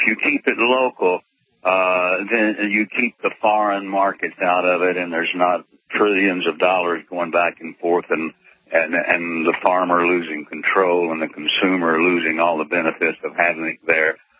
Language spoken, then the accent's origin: English; Abbott, Texas, United States; Well, first of all, I come from Abbott, Texas, a little farm and ranch town